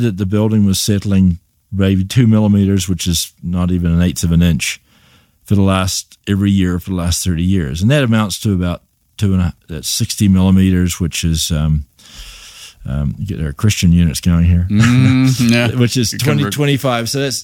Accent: New Zealand; but I'm from New Zealand, where they have England, New Zealand, and Australia, and that were part of the British Commonwealth.

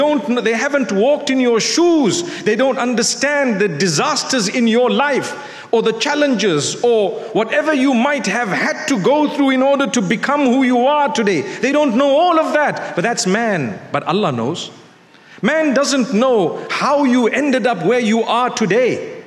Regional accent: Zimbabwe; I come from Zimbabwe.

